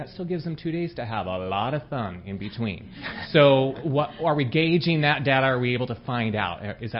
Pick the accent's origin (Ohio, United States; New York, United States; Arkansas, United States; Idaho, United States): Idaho, United States; I'm from Idaho. I'm one of the epidemiologists there.